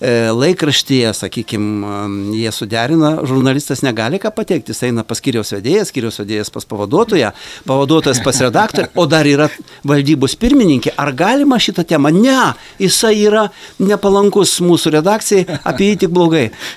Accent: Kaunas, Kaunas County, Lithuania; šiandieną buvom Kaune, aš kaunietis

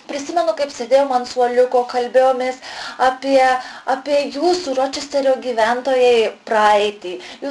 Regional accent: Suvalkija, Lithuania; aš esu pati iš Suvalkijos, o mokinausi žemaitiškos tarmės.

